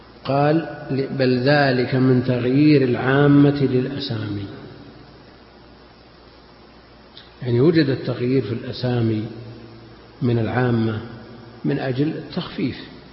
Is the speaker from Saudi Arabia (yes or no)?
yes; Najd, Saudi Arabia; احنا عندنا في نجد